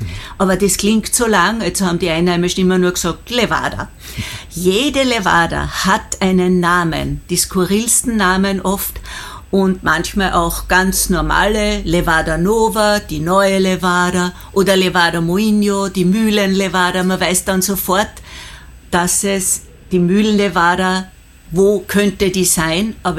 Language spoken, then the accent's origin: German; Styria, Austria; Als Österreicher aus der Hochsteiermark kommend, in der Nähe von Schladming